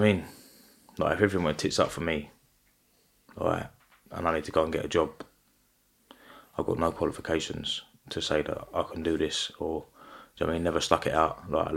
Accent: Sidcup, London, United Kingdom; born there; I was born in Sidcup, lived there from, my toddler years.

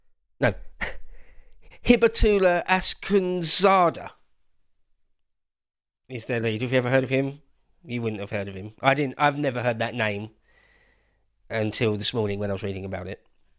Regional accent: England, United Kingdom; I wouldn't like to be currently in jail in Tehran as an Englishman, as a British citizen.

